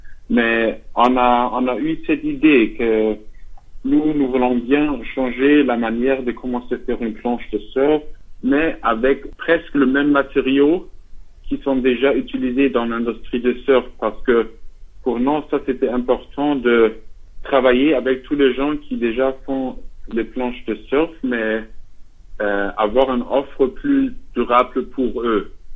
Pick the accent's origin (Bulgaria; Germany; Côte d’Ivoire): Germany; now in France; j'ai un nom français mais je suis d'Allemagne